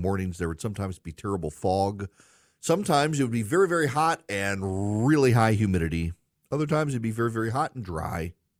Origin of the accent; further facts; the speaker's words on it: Dubai, United Arab Emirates; also born or lived in Louisiana, United States; I grew up in the Middle East. It was hot in the summer.